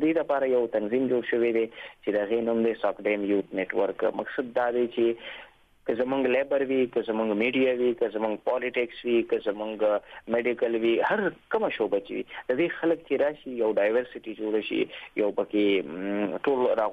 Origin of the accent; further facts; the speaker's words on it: Khyber Pakhtunkhwa, Pakistan; په خپله زه قبایلي یم